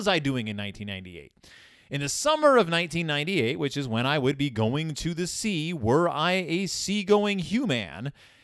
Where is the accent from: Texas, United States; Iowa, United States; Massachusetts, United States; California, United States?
Texas, United States; Galveston; I grew up around the beach. I grew up near Galveston, Texas. I know what the beach is. It is the Gulf of Mexico.